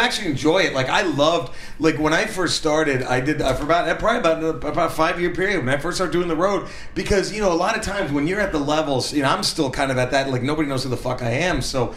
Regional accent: Dallas, Texas, United States; I was living in Dallas. I grew up in Dallas. I was, like, 6 years old

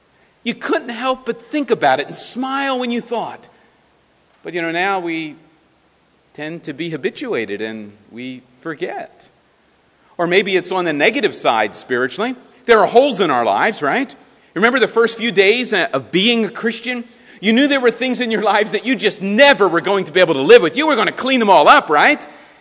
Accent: Philadelphia, Pennsylvania, United States; I think of the dog we had growing up in Philadelphia.

